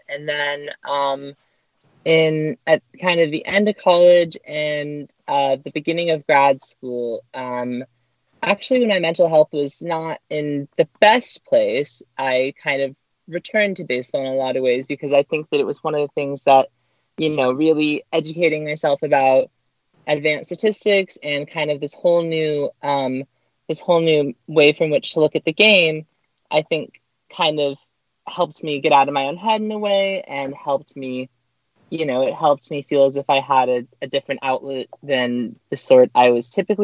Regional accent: California, United States; I grew up in Orange County. And I was, I believe, 6 years old when the Angels won the World Series in 2002.

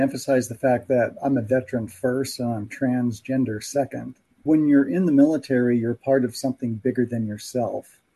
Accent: Kansas, United States; I had to mention I came from Kansas. I grew up on a farm, that kind of thing.

